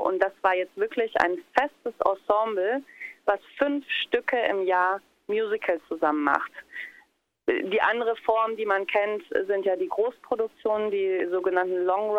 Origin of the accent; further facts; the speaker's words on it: Hanover, Lower Saxony, Germany; Ich komme aus Hannover